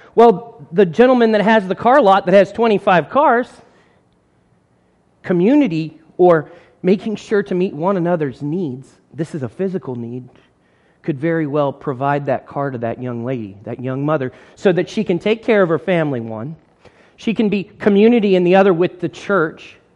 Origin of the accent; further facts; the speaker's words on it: Alliance, Ohio, United States; I grew up in Alliance, Ohio, which is about 6 hours away from here. And I'll tell you, that's a community.